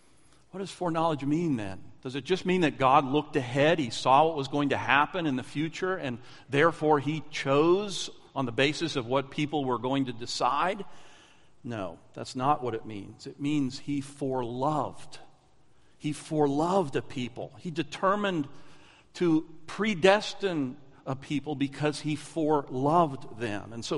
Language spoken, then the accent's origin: English; Lancaster, Pennsylvania, United States; I said, well, I'm from Pennsylvania, and my grandparents are from Pennsylvania. And then I told them I was born in Lancaster, Pennsylvania.